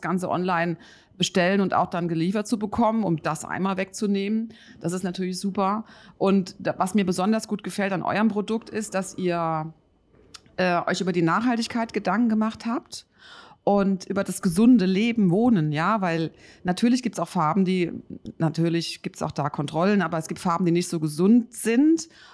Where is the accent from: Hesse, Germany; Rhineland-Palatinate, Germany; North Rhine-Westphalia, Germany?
Rhineland-Palatinate, Germany; Mainz; aus Mainz, meiner Heimatstadt.